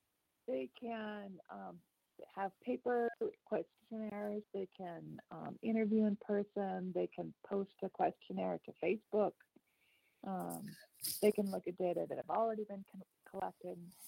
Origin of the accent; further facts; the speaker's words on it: El Cerrito, California, United States; Yeah, well, I grew up in El Cerrito.